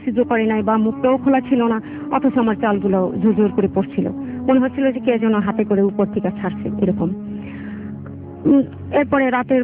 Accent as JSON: {"language": "Bangla", "town": "Dhaka", "region": "Dhaka Division", "country": "Bangladesh", "said": "আমি আসছি মিরপুর ঢাকা থেকে।"}